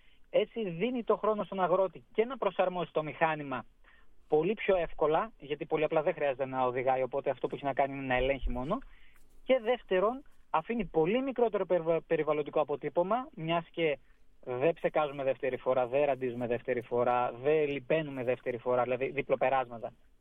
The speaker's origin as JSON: {"language": "Greek", "town": "Kokkinogeia", "region": "Eastern Macedonia and Thrace", "country": "Greece", "tie": "born or raised there", "said": "Ναι, είμαι από τα Κοκκινόγια Δράμας, είναι το χωριό μου."}